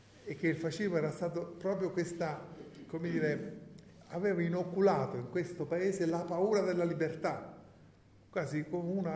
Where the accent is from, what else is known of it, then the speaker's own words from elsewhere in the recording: Southern Italy, Italy; accent: southern Italian; lo dico sempre accentuando il mio accento meridionale, perché sono tutte e due categorie tipiche del Sud